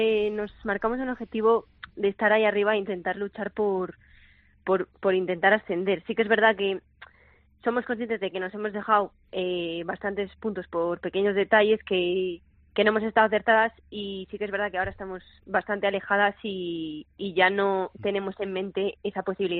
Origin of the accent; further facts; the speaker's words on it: Valladolid, Castile and León, Spain; No, somos de Valladolid, vamos 9 personas.